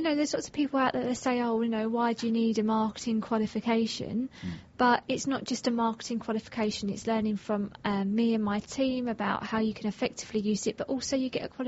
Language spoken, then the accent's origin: English; Rochester, South East England, United Kingdom; I'm from Kent, born and bred, in a lovely town called Rochester.